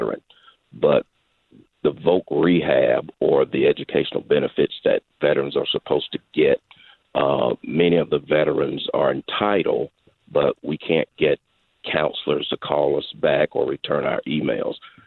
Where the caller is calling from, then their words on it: Atlanta, Georgia, United States; I'm calling from Atlanta.